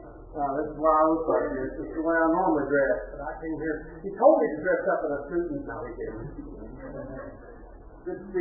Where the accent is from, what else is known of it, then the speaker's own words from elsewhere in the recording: West Virginia, United States; We were raised down in Boone County, West Virginia.